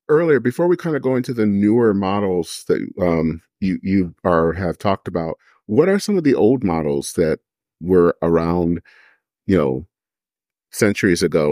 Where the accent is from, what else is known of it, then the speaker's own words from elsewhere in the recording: Michigan, United States; And it was very common with a lot of the, especially in as I was growing up in the Black church, that a lot of African-American ministers worked, and I worked in and lived in the Eastern part of Michigan.